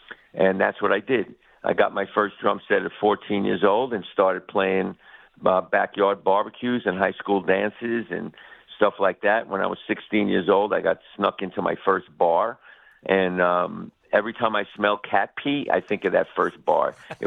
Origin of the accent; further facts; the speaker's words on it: New York City, New York, United States; I grew up on the Lower East Side in a two-bedroom tenement, a five-story walk-up